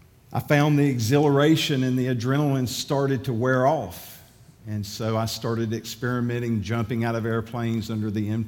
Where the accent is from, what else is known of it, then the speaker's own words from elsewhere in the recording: Powder Springs, Georgia, United States; I grew up in Powder Springs, Georgia, which is about 20 miles west of Atlanta.